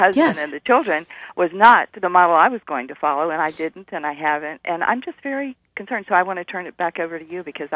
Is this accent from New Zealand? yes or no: no; Raleigh, North Carolina, United States; moved away; I moved from Raleigh, North Carolina in 1962, where I'd grown up